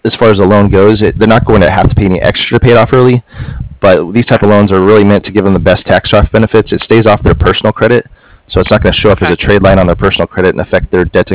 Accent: Stephenville, Texas, United States; moved away as an adult; Well, I was born in Stephenville, though. That's where I was born at.

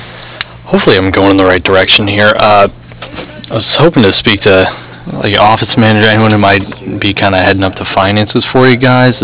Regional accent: Great Bend, Kansas, United States; Yeah, like, I grew up in Great Bend, and it was, like, one of the first drag tracks.

